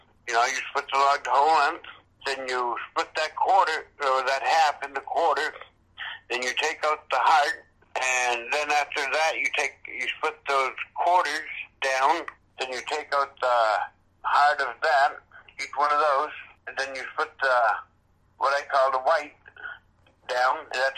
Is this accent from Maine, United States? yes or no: yes; Houlton, Maine, United States; I'm from Houlton, Maine.